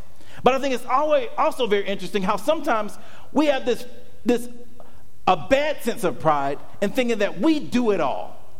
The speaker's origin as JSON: {"language": "English", "region": "Georgia", "country": "United States", "said": "I'm from Georgia, my parents are from the country, they get out their guns and they shoot them up on New Year's Eve when it comes."}